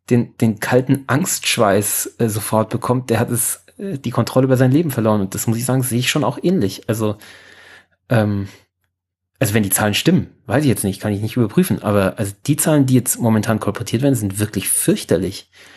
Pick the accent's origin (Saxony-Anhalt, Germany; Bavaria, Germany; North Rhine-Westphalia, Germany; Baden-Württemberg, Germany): Bavaria, Germany; also ich weiß nicht, ob das bei euch auch so in ist, aber bei uns in Bayern ist es halt ein großes Thema.